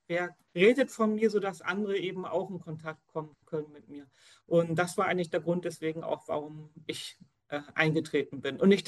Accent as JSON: {"language": "German", "region": "Hamburg", "country": "Germany", "said": "Also ich komme aus Hamburg, das hast du gerade auch schon gesagt, aus dem Süden Hamburgs, ganz genau, also südlich der Elbe."}